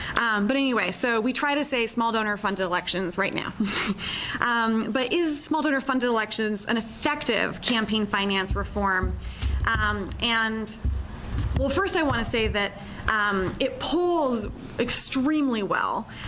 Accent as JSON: {"language": "English", "region": "Washington", "country": "United States", "said": "other than the fact that I'm from Washington State and I always try to work on legislation near home"}